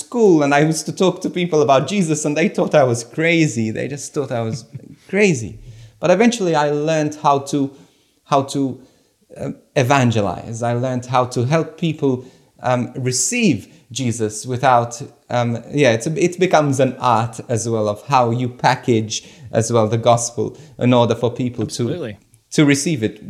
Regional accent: Malta; my background is that I came from Malta, from a small island in the middle of the Mediterranean Sea. And it's a Catholic country, 98% Catholic.

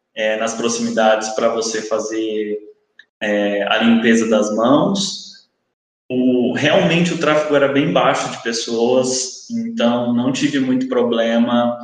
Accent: São Paulo, Brazil; now in Porto, Portugal; lembrando que eu saí do Porto, né, no aeroporto Francisco Sá Carneiro, cheguei no Brasil no aeroporto de Guarulhos, em São Paulo. Posteriormente, no outro dia, eu peguei um voo no aeroporto de Congonhas até o aeroporto de Ribeirão Preto, que é mais próximo à minha cidade natal.

